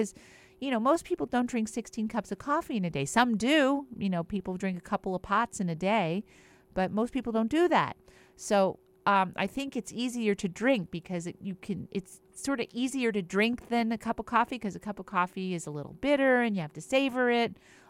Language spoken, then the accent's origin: English; East Windsor, New Jersey, United States; And I remember growing up in East Windsor, New Jersey, and everybody used to talk about how great the water was in East Windsor, New Jersey